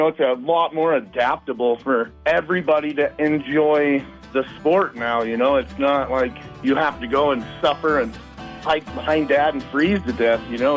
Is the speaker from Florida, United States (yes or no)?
no; Sunriver, Oregon, United States; I'm from Central Oregon. We grew up on a ranch there just outside of Sun River, Oregon.